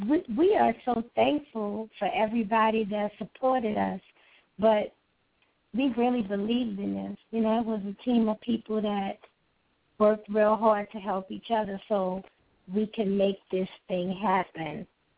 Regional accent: New Orleans, Louisiana, United States; Like, I'm from New Orleans, and I had artists from the East Coast and the West Coast and the Midwest on my records.

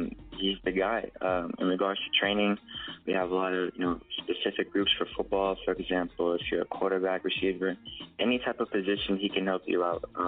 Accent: Las Vegas, Nevada, United States; I recently just graduated from Faith Lutheran High School, and I'm from Las Vegas, Nevada

